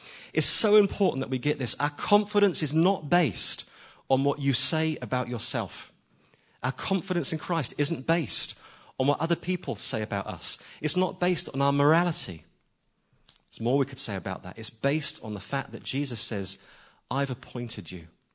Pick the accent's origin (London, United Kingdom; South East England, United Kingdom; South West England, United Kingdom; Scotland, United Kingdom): South East England, United Kingdom; Southampton; An example from my hometown in Southampton years ago